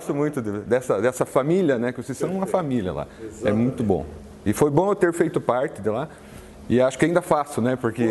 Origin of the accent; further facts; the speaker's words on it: União da Vitória, Paraná, Brazil; born there; Ó, eu sou nascido em União da Vitória